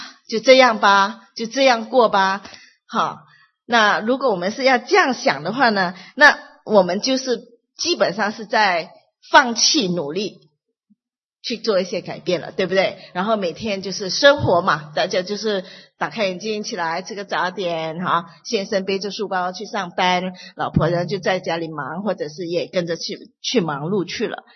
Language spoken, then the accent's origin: Chinese; Malaysia; 我是马来西亚来的，那我的背景是比较复杂一点，就是我妈妈是讲闽南话的，那我爸爸是讲上海话的，所以呢我们算是南方人吧，比较南的，